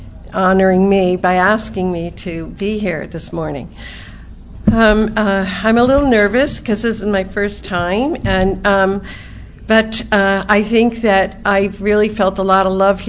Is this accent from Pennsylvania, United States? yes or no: no; Connecticut, United States; So I am from Connecticut. I was born and raised there, and in a very French Catholic family.